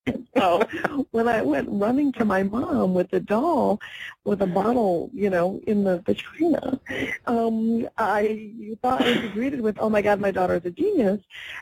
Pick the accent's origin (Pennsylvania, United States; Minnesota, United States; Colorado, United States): Minnesota, United States; Minneapolis; Yeah, Minneapolis.